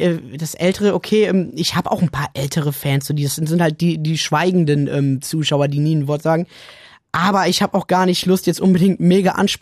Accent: Germany; born there; Ich bin hier geboren. Also ich bin nicht in Spanien geboren. Meine Mutter ist in Spanien geboren. Ich bin hier in Deutschland geboren, ja.

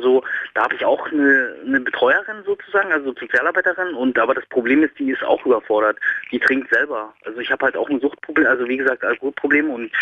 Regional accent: Weißwasser, Saxony, Germany; born there; also born or lived in Munich; now in Berlin, Germany; Also gebürtig komme ich aus Weißwasser und war 11 Jahre lang in München gewesen.

